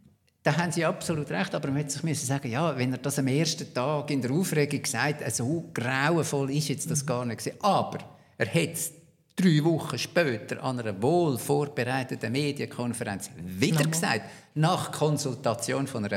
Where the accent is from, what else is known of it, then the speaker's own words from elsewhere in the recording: Biel, Bern, Switzerland; accent: Bernese German; also born or lived in Basel; Also, ich bin in Biel aufgewachsen, habe das breiteste Berndeutsch geredet, nachher nach Basel gekommen, in Basel ausgelachen worden, weil ich ein Berner bin.